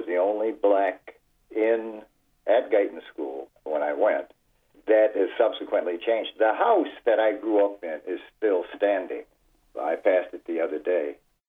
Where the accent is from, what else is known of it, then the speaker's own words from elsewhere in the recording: Detroit, Michigan, United States; I was born in Detroit on Chalmers. The home that I grew up in was actually built